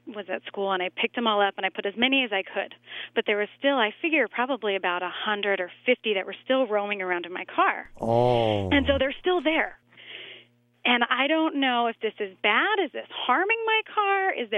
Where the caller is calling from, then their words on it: Silver Spring, Maryland, United States; I'm calling from Silver Spring, Maryland.